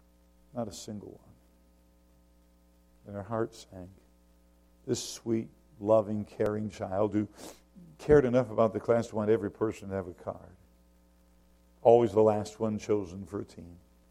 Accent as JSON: {"language": "English", "region": "Michigan", "country": "United States", "tie": "born or raised there", "also_born_or_lived": "South Carolina", "said": "I was born in South Carolina, I went to school most of the time in Michigan."}